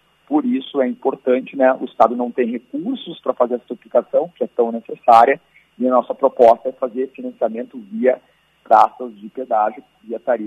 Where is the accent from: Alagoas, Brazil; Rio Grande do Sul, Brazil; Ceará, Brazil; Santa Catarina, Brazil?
Rio Grande do Sul, Brazil; a gente, como gaúchos, deveria não se orgulhar